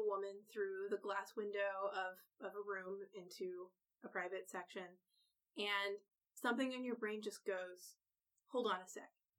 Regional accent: Milwaukee, Wisconsin, United States; Milwaukee.

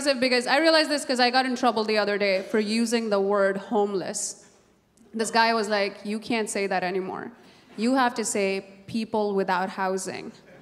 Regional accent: Nepal; I'm from Nepal. I grew up in Nepal. I went to an all-girl Catholic boarding school in Nepal for 7 years, which is a school full of Hindu children and super Catholic nuns.

